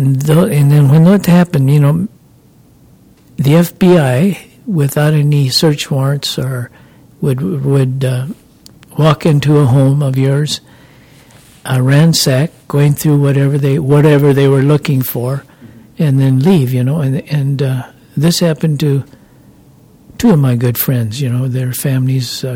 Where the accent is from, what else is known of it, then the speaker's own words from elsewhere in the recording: Hillsboro, Oregon, United States; born there; Dad died when I was born in Hillsboro, Oregon